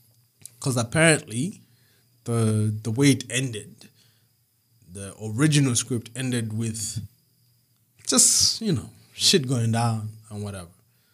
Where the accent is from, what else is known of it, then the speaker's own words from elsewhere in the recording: Zambia; Where are you from? It's like, oh, no, I'm from Zambia.